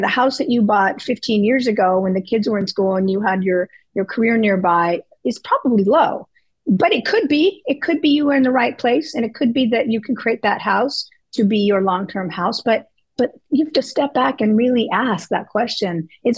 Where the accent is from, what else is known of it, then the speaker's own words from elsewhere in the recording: California, United States; I live in Central Florida, so it's about an hour and 15 minutes to either coast. And I grew up on the Southern California beaches.